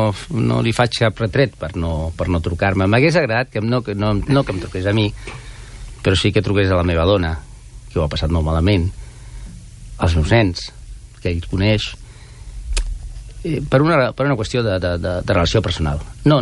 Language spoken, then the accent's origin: Catalan; Santa Coloma, Catalonia, Spain; Jo vaig créixer a Santa Coloma, vaig aprendre a jugar a futbol, malament, per cert, als carrers de Santa Coloma, quan estaven asfaltats. Vaig anar al col·legi de Santa Coloma